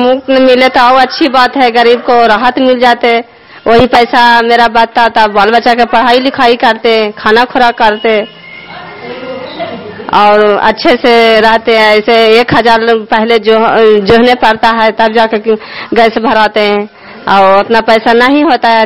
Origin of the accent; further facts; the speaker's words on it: Bodhi Bigha, Bihar, India; मैं बोधी विघा के रहने वाला हूँ, नगर नौसा प्रखंड के रहने वाला हूँ।